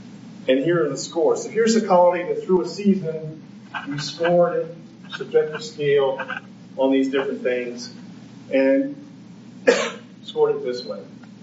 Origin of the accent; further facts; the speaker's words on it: Appalachia, United States; I'm from Appalachia. Hopefully no one else in here is.